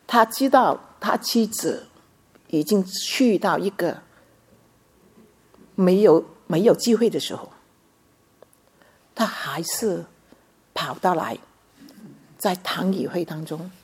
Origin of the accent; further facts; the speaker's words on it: Guangdong, China; accent: Cantonese; 遇到自己，我们广东话是同声同气